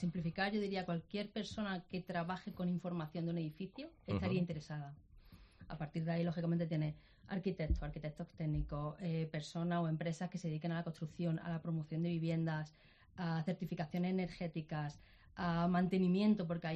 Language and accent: Spanish; Granada, Andalusia, Spain; also born or lived in Netherlands; Yo soy de Granada, yo me he criado aquí, mi familia aquí, yo he estado en la Universidad de Granada, licenciada uh-huh. en Derecho